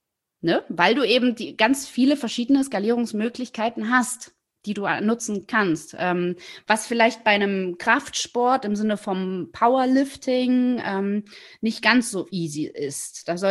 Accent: East Germany, Germany; Ich bin im Osten groß geworden, sorry. Ich habe nicht so geiles Englisch genossen.

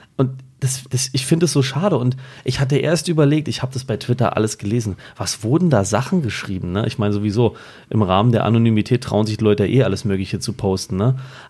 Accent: Berlin, Germany; da haben wir es geschafft als Berliner, allesamt.

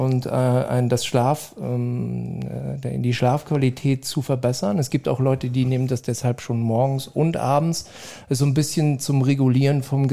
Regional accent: East Germany, Germany; Aber ich bin in der DDR groß geworden.

